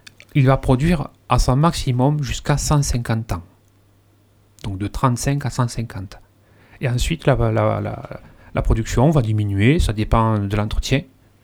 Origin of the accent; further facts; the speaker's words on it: Vébron, Occitanie, France; Quand j'étais petit, j'étais à Vébron, altitude de 641 mètres.